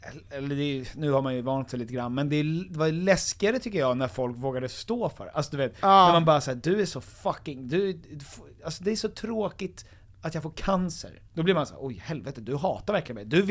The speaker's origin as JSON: {"language": "Swedish", "town": "Stockholm", "region": "Stockholm County", "country": "Sweden", "said": "jag är också stockholmare"}